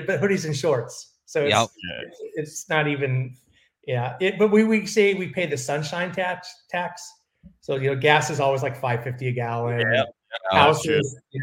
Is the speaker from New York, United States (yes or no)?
no; California, United States; moved away; also born or lived in Dallas, United States; You know, I grew up in California since I was 2, and I moved to Dallas.